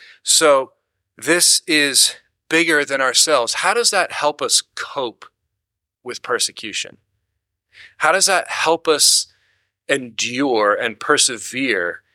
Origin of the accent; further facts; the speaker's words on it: Pennsylvania, United States; where I grew up in Pennsylvania, have people that drive, you know, horses and buggies instead of cars.